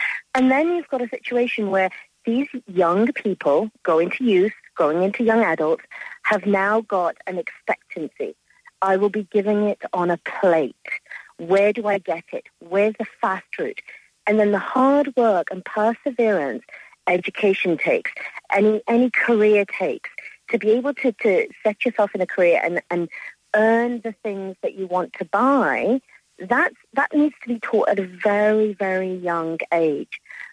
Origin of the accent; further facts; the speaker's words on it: England, United Kingdom; I'm from England, and I've been here 12 years.